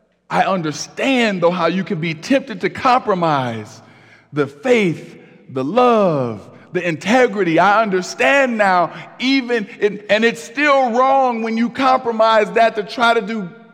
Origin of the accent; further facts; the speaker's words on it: East Cleveland, Ohio, United States; now in Detroit, United States; But the posture, unfortunately, I had to have growing up in East Cleveland, Ohio, the same posture I have in raising my children in Detroit